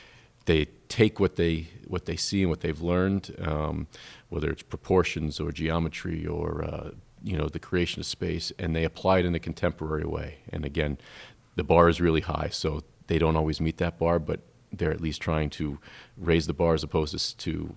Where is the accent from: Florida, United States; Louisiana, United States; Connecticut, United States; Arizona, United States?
Connecticut, United States; Norwich; now in Maine, United States; I'm from Norwich, Connecticut.